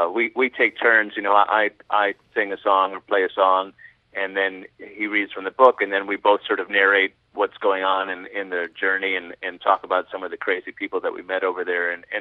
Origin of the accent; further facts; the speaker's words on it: United States; I just figured, well, I'm an American, and being Jewish didn't really play into it